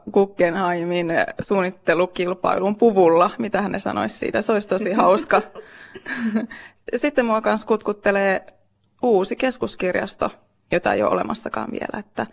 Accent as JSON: {"language": "Finnish", "town": "Kuopio", "region": "North Savo", "country": "Finland", "lives_now": "Helsinki, Finland", "said": "Ei, mä oon Kuopiosta kotoisin. Sitten mä oon vuosien varrella muuttanut kohti etelää. Ja reilu 10 vuotta sitten Helsinkiin."}